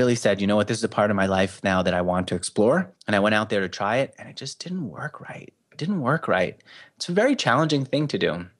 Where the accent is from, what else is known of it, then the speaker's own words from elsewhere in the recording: New York, United States; growing up in New York, you're really surrounded by the very liberal agenda, which is business is bad.